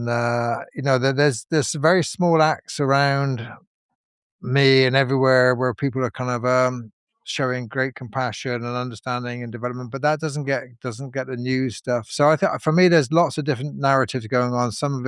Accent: Bristol, South West England, United Kingdom; I'm from Bristol, and that was a port, and there's a lot of early immigration there

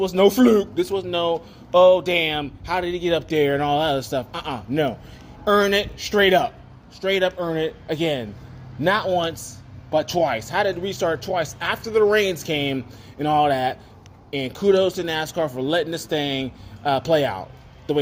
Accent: Atlanta, Georgia, United States; St. Louis is not my hometown. Atlanta is, but we're going to the STL there next weekend.

